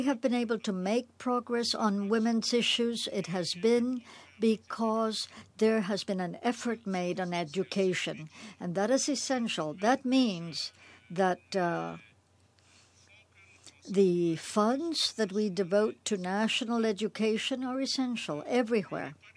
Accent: Burkina Faso; I come from Burkina Faso, one of the poorest countries in the world

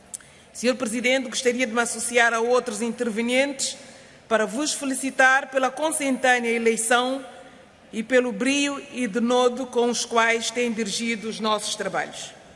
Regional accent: São Tomé & Príncipe; Venho do Atlântico, das ilhas de São Tomé e Príncipe, situadas no Golfo da Guiné

